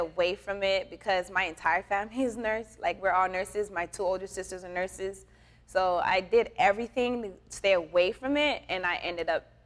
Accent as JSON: {"language": "English", "town": "West Palm Beach", "region": "Florida", "country": "United States", "tie": "born or raised there", "lives_now": "Orlando, United States", "said": "I'm from West Palm Beach."}